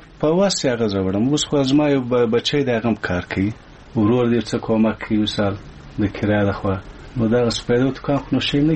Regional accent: Kandahar, Afghanistan; او زه د کندهار ولایت یم.

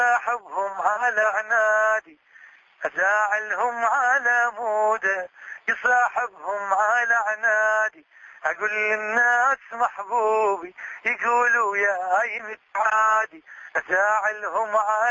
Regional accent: Iraq; أمنيتي أن يرجع الأمان لبلدنا ونرجع ونتعايد ببلدنا هناك

